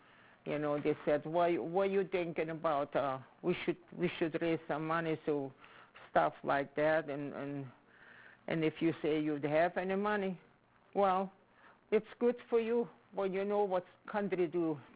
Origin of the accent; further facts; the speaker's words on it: South Russia, Russia; A German, oh yeah.